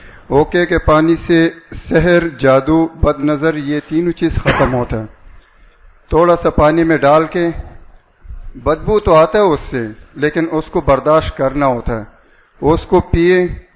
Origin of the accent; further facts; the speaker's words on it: Mardan, Khyber Pakhtunkhwa, Pakistan; یہ ہمارے علاقے میں مردان میں بڑے بڑے بزرگوں کو، سب کو پتا ہے